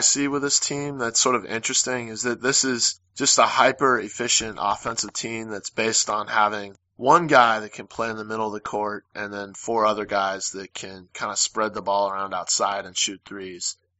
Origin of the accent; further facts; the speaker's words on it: Seattle, Washington, United States; this is very different than kind of what I grew up watching in Seattle, or what we grew up watching in Seattle.